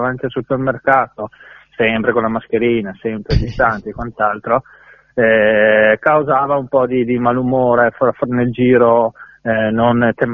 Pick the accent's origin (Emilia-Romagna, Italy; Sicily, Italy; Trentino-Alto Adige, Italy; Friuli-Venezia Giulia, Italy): Trentino-Alto Adige, Italy; Noriglio; dalla mattina a Noriglio, che è il mio paese